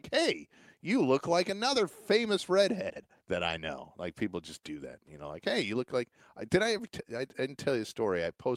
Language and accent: English; United States; But I'm also American.